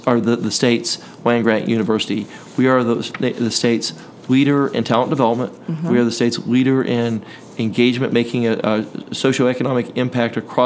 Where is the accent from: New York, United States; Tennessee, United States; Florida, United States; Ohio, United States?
Tennessee, United States; Knoxville; I mean, I grew up in South Knoxville.